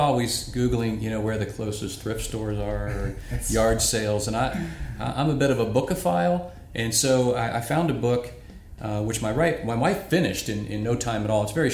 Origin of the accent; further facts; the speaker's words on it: Wooster, Ohio, United States; now in Marysville, United States; being a lifelong Buckeye, growing up in Worcester, Ohio, and then being asked by the Powell Grace Church to come to Marysville in 2002 to plant a church. Been in Central Ohio now 18 years.